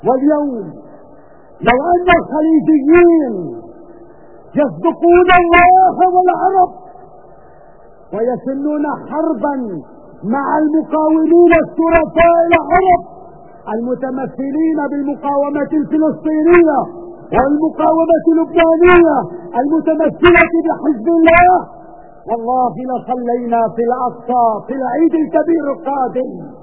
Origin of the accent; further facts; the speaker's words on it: Syria; ونحن سنبقى كسوريين واقفين مدافعين عن أرض هذا الوطن